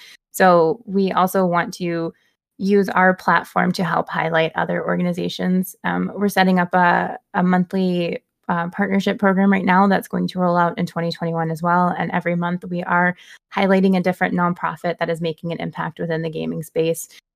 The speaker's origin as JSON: {"language": "English", "region": "Midwest", "country": "United States", "tie": "born or raised there", "said": "And growing up in the Midwest, that meant I was wearing sensible shoes and, you know, slacks with an elastic waistband by 22."}